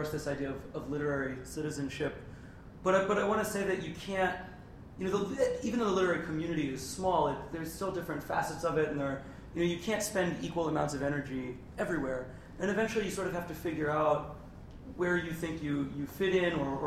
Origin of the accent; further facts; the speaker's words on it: Florida, United States; I mean, I grew up in Florida, and you didn't see that many.